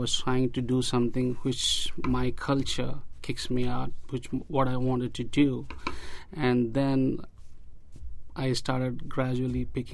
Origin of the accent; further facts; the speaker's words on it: India; Well, originally I'm from India, and I grew up there.